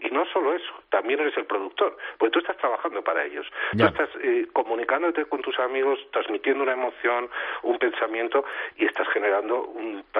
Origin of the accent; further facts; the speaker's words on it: Spain; now in Chile; Yo, de hecho, vivo en Chile, pero soy español